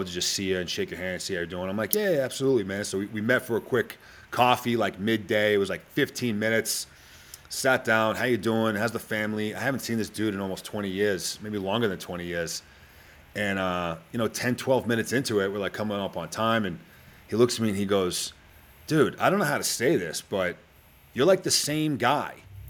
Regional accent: Boston, Massachusetts, United States; Very few people would understand what I'm saying unless you were from there. Originally from Boston.

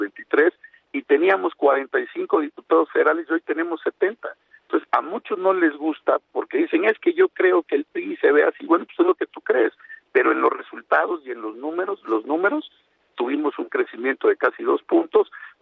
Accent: Mexico; antes de ser panistas, priistas o periodistas, somos mexicanos.

